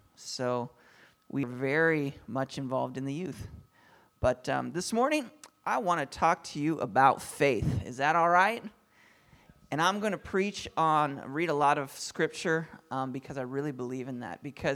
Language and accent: English; Brainerd, Minnesota, United States; now in Nashville, United States; I grew up in Minnesota. I'm from Brainerd area. And so I love it in Minnesota, except for I got off the plane and forgot how cold it was.